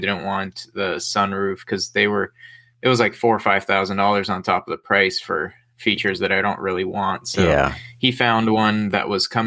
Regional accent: Los Angeles, California, United States; I'm from Los Angeles.

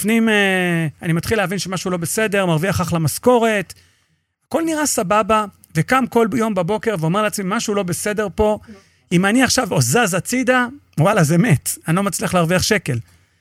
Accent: Holon, Tel Aviv District, Israel; born there; now in Petah Tikva, Israel; אני נולדתי בחולון, משקיע ברמת גן, המשרדים בנתניה, גר בפתח תקווה.

